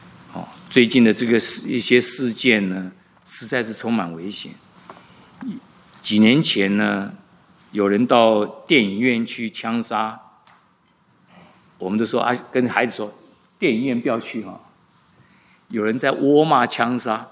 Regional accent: China; 就是我们中国人讲五子登科哈

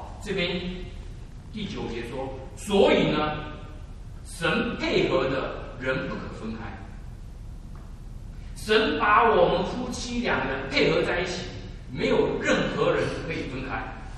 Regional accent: China; 所以有些我们中国人牧师呢，有些讲话要讲的不含蓄一点啊

